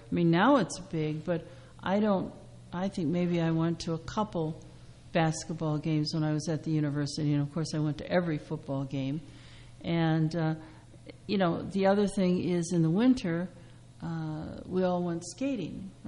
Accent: Midwest, United States; I think growing up in the Midwest, Indiana was a big basketball state.

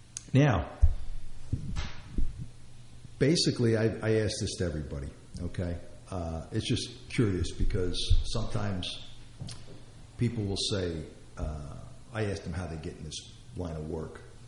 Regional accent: Brooklyn, New York, United States; Well, I grew up in Brooklyn, so you didn't have to go far to see people.

